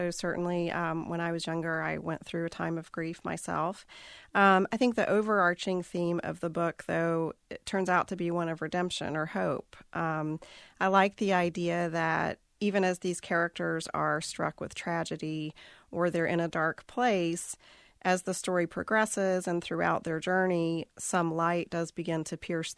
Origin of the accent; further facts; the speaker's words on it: Hendersonville, North Carolina, United States; Sure. Well, I'm from Hendersonville, and I grew up there. My grandparents and great-grandparents are from Tuxedo, Zirconia, Green River area.